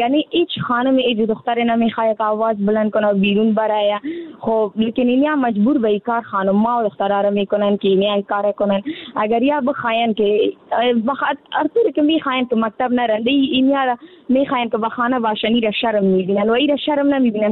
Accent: Afghanistan; همه ما افغان هستیم

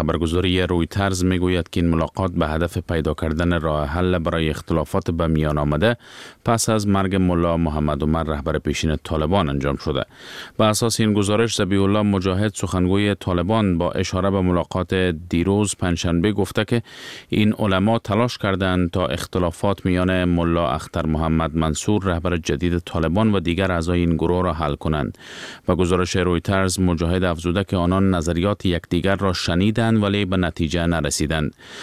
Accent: Afghanistan; ما افغان هستیم در نزد مردم دنیا

